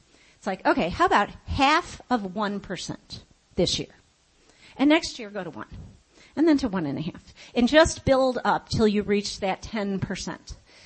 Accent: Chicago, Illinois, United States; I'm from Chicago, and we have a big finance community in Chicago.

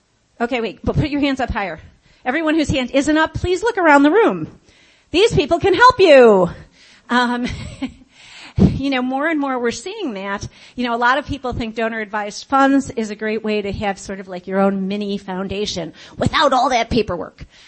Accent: Chicago, Illinois, United States; I'm from Chicago, and we have a big finance community in Chicago.

